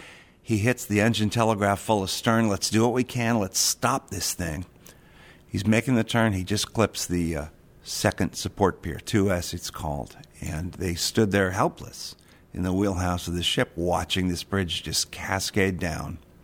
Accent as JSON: {"language": "English", "town": "St. Petersburg", "region": "Florida", "country": "United States", "said": "I think that's because I'm from St. Pete, and I was here the day that it happened."}